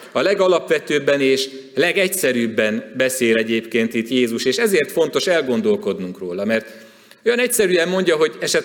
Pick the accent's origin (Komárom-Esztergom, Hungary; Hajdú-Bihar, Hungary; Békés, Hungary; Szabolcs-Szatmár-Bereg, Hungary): Békés, Hungary; Szarvas; Szarvas is, ahonnan származom, illetve nem ott születtem, de tudatomra már ott ébredtem, és a kiskamasz és nagykamasz éveimet ott töltöttem